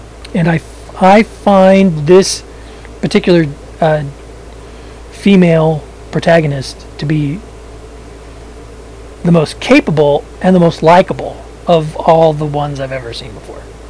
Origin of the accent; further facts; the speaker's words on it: United Kingdom; Well, then I'm really bad at being British.